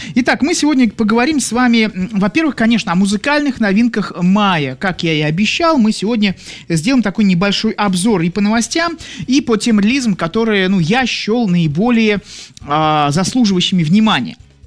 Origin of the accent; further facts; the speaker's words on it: Saint Petersburg, Russia; дорогие ленинградцы, как я, рожденный в Ленинграде